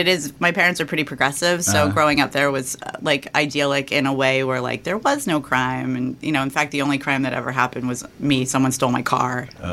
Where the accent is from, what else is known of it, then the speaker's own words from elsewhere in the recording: Punxsutawney, Pennsylvania, United States; I grew up in Western Pennsylvania in Punxsutawney, Pennsylvania.